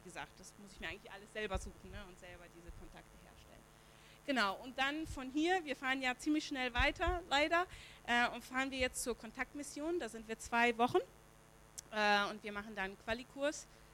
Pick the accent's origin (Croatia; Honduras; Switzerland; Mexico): Mexico; German is a second language; Und wie ihr wisst, ich bin aus Mexiko, wir leben in Mexiko.